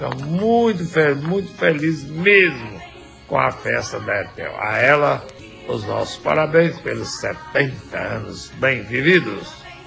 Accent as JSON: {"language": "Portuguese", "region": "Minas Gerais", "country": "Brazil", "said": "Estou gostando desse Cruzeiro, por isso que eu sou mineiro."}